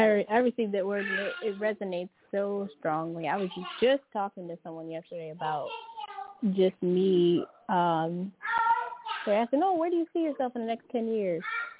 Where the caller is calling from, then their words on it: New Orleans, Louisiana, United States; Hello, this is … from New Orleans.